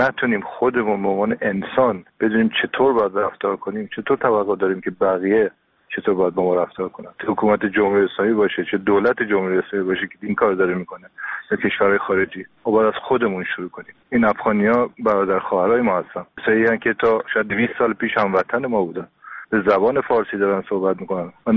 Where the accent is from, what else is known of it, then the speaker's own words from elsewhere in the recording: Iran; در مرحله دوم به عنوان یک ایرانی خجالت می‌کشم